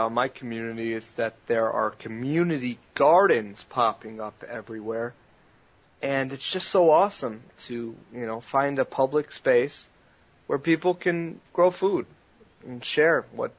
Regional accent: Florida, United States; Yeah, I'm from South Florida

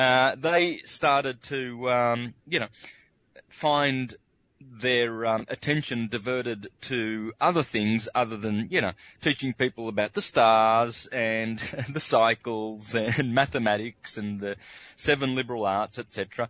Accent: Wangaratta, Victoria, Australia; I come from the Victorian Alps, grew up in the country, Wangaratta, around that area, Mount Buffalo, all the big mountains there.

